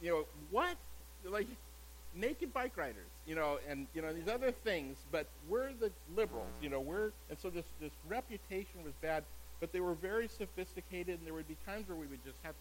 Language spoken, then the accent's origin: English; California, United States; now in Portland, United States; I grew up in California, and you know, up in the Bay Area, but you know, California nonetheless. And I moved to Oregon